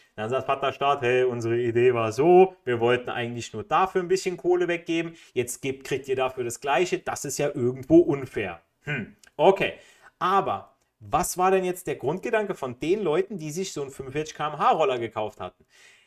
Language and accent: German; Italy; German is a second language; weil ich als Italiener würde sowieso kleines Auto gut mit parken in der Stadt